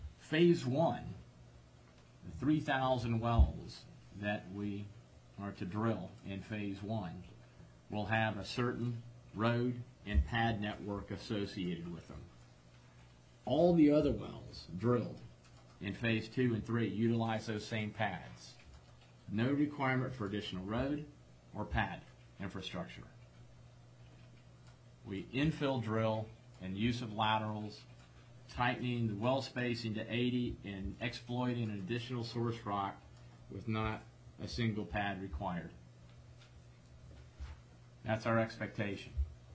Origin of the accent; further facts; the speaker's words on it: West Virginia, United States; I grew up in West Virginia. Beautiful state.